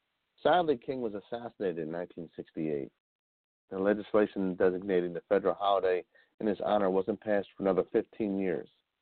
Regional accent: Ireland; She's Irish. I'm Irish too, and I'm probably saying her last name incorrectly.

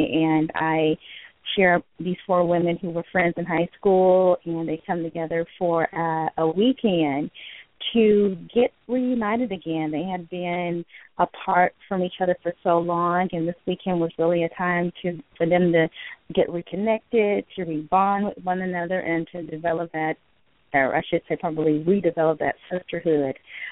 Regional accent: California, United States; Sure. I am from the Northern Bay Area in California. I live in a city called Antioch near the San Francisco Bay Area.

